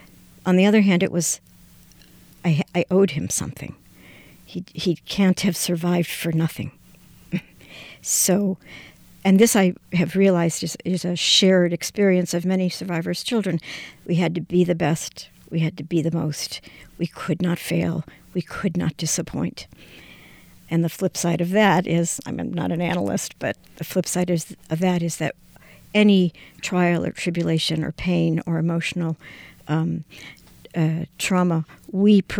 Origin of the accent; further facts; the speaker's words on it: Cleveland, Ohio, United States; I'm originally from Cleveland, Ohio.